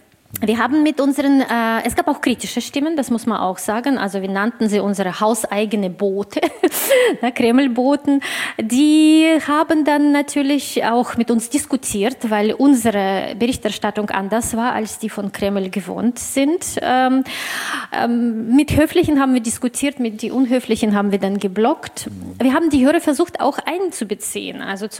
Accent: Russia; also für mich als Russin und Inhaberin des deutschen Passes und des russischen Passes

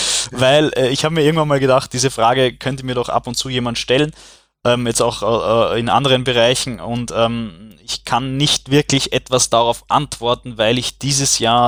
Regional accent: Austria; dass wir als Österreicher tendenziell besser mit sowas umgehen

